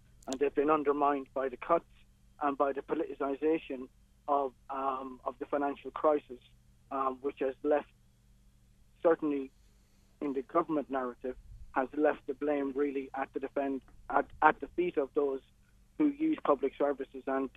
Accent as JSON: {"language": "English", "country": "Ireland", "moved": "as an adult", "lives_now": "England", "said": "certainly I'm an Irish citizen and I've been in England nearly 30 years"}